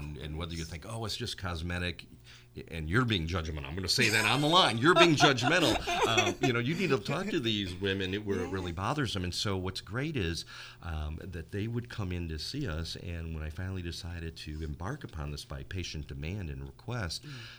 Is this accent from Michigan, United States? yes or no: yes; Detroit, Michigan, United States; I'm Chinese and Greek growing up in Detroit